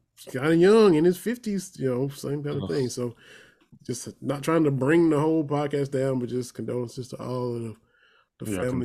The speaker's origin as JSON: {"language": "English", "region": "Kentucky", "country": "United States", "said": "And I'm from Southeastern Kentucky, like 3 hours from Lexington."}